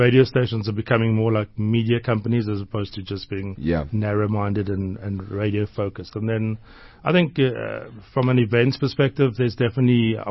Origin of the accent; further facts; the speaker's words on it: Port Elizabeth, Eastern Cape, South Africa; now in Johannesburg, South Africa; it's quite difficult growing up in Port Elizabeth.